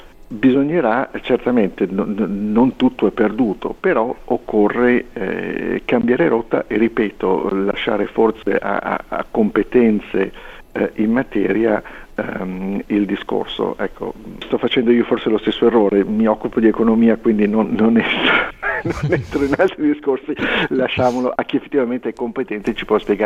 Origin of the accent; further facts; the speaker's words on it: Australia; cercare di trovare magari un esperto di Cina che possa spiegare a noi australiani che non siamo magari esperti di Cina